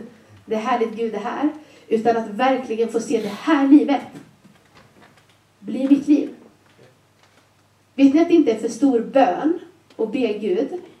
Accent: Småland, Sweden; moved away as an adult; now in Gothenburg, Sweden; Jag är från Småland från början, som ni förstod i min, när jag förklarade hur ladan såg ut.

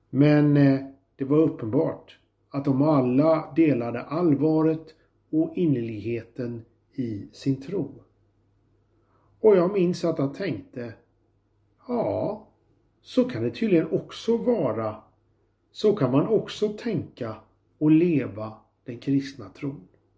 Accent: Jönköping, Jönköping County, Sweden; När jag gick gymnasiet på 80-talet hemma i Jönköping, då hade vi en mycket entusiastisk religionslärare.

